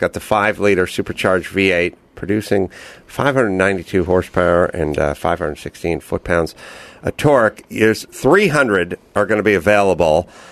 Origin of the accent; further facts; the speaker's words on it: North Hollywood, California, United States; So, I grew up out here in North Hollywood and, you know, in the 80s and everything.